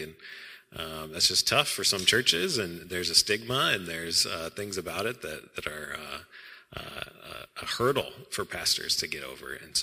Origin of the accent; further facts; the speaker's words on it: Omaha, Nebraska, United States; So I grew up in Omaha